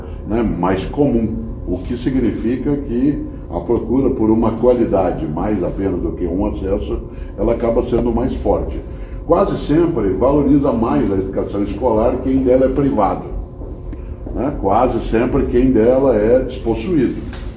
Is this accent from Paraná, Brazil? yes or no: yes; Londrina, Paraná, Brazil; now in São Paulo, Brazil; eu que sou de Londrina, todos nós quatro vivemos em São Paulo